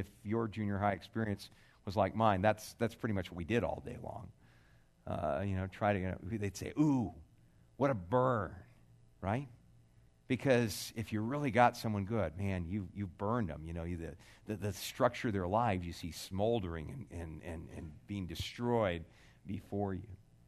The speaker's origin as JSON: {"language": "English", "region": "California", "country": "United States", "said": "I'm from Southern California."}